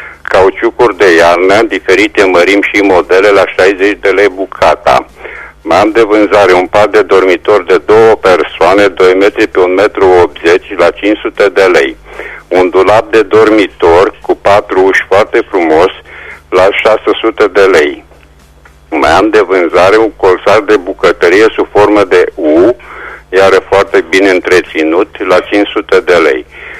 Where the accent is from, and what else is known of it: Reșița, Caraș-Severin, Romania